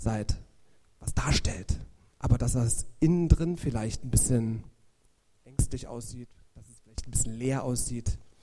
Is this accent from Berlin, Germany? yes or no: yes; Berlin, Germany; Ich bin von Lichterfelde an Lichtenrade gezogen, das ist ein anderer Stadtteil von Berlin.